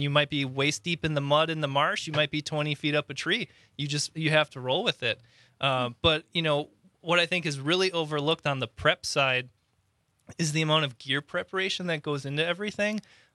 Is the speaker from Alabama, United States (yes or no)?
no; Wisconsin, United States; I mean, I was born and raised in Waukesha County.